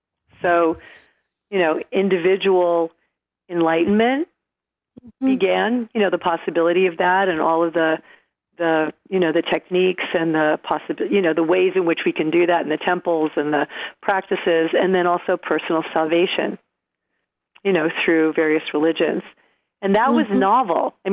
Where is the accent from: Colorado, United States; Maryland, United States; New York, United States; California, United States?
New York, United States; I'm from New York, and I know that when 9/11 happened, for a day or two in Manhattan, nobody was honking horns